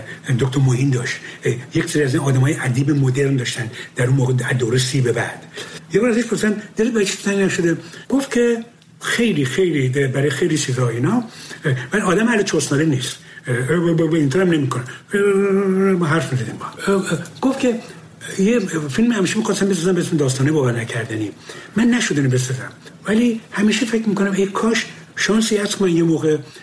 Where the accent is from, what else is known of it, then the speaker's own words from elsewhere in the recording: Abadan, Khuzestan, Iran; من بچه آبادانم، آبادان نزدیک تیارا و ایارا اینا بر بیرون بود.